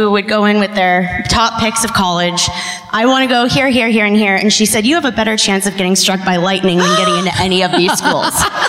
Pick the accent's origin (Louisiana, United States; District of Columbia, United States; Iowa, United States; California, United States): California, United States; Saratoga; Oh, I'm from actually Saratoga, which is right near San Jose.